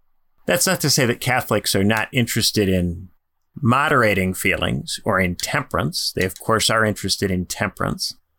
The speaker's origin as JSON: {"language": "English", "country": "United States", "said": "This is something I can say to some degree from experience as an American who spent time in Britain."}